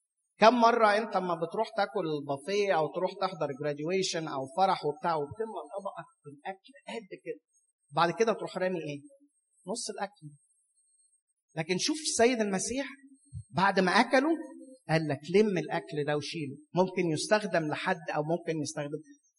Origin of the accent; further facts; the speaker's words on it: Egypt; واحنا ساعات كمصريين ما يعني النظام ده عندنا في مصر حاجه يعني مش موجود،